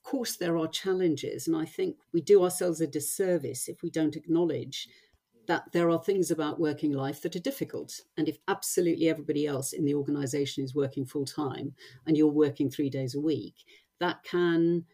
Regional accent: South Africa; As a South African, I'm very direct.

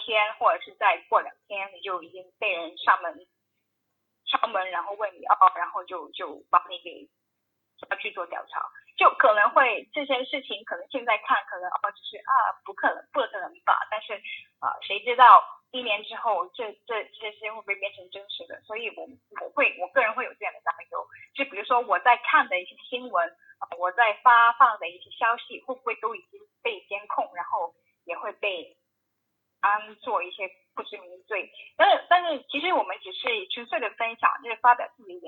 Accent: Hong Kong; 我觉得这是我们香港人想做的东西

